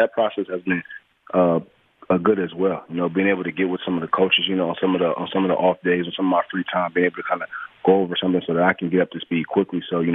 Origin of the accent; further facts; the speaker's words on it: Detroit, Michigan, United States; By him being in Detroit, you know, me growing up in Detroit